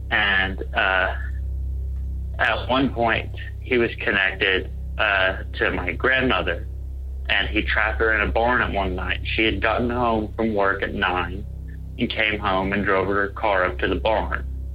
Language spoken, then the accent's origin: English; Edmond, Oklahoma, United States; I am from Edmond, Oklahoma.